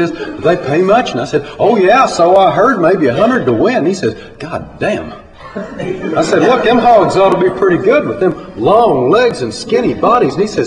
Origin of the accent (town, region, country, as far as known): the South, United States; born or raised there